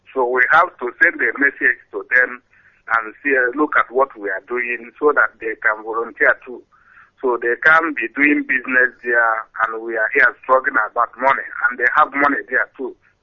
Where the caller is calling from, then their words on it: Dublin, Leinster, Ireland; I'm calling from Dublin, Ireland.